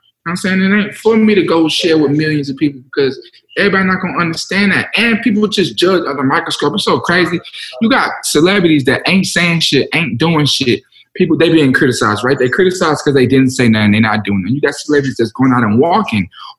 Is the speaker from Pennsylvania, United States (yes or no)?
no; Cobb, Georgia, United States; I'm from Cobb. I tend to always go through my old town.